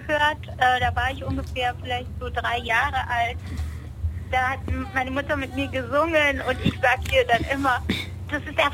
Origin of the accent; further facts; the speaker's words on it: Munich, Bavaria, Germany; Also ja, natürlich, wir kommen aus München und in München ist unsere größte Fanbase.